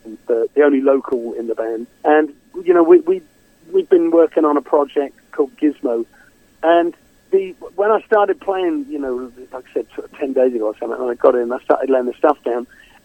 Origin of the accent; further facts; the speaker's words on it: United Kingdom; I'm British, for goodness sake.